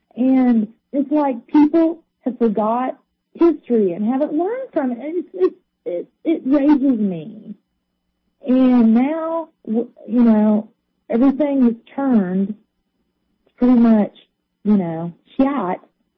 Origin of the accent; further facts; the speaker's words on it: Kansas City, Missouri, United States; I was raised on Polish Hill in Kansas City